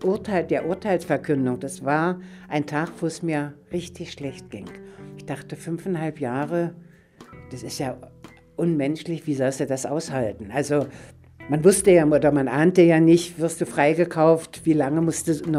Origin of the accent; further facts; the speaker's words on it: West Berlin, Berlin, Germany; Ja, mir war klar, ich war aus West-Berlin, ich komme irgendwann wieder nach Hause.